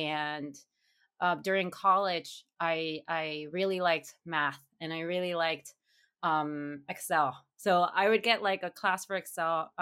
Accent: northern Mexico, Mexico; accent: northern Mexican; because I'm from the north of Mexico, and we have a very, very characteristic accent in the north of Mexico.

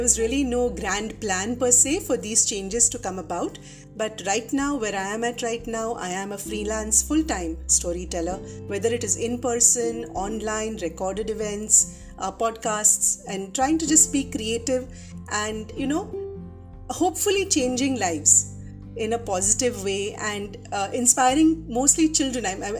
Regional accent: Mumbai, Maharashtra, India; first language Konkani; English is a second language; It's Marathi. So I speak Marathi because I was born and raised pretty much in Bombay, in Mumbai. So, you know, that was the local language for me. But my mother tongue was Konkani. So I know Konkani, Marathi, of course Hindi, and English

